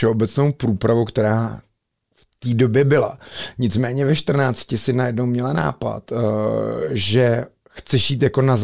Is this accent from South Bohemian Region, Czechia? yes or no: no; Plzeň, Plzeň Region, Czechia; my jsme jako Plzeňáci